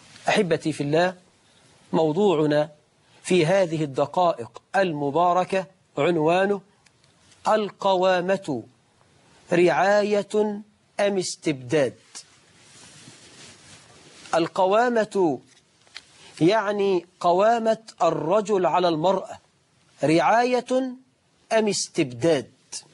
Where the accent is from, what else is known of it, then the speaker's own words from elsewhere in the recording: Egypt; واحنا عندنا في مصر 12 مليون عانس تخطوا سن 35